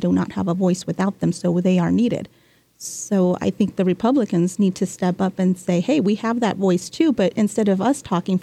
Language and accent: English; United States; born there; And I was born in the United States, and I'm like, he's going to kick me out.